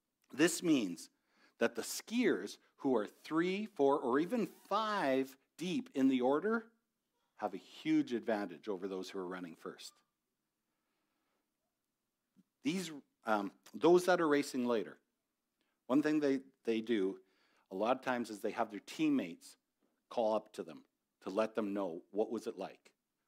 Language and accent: English; Devon, Alberta, Canada; being Canadian, growing up in Devon with a ski hill in the river valley